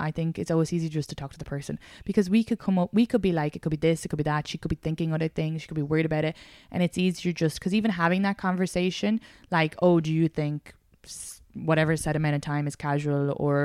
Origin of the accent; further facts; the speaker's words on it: Ireland; I know, and I'm an Irish woman.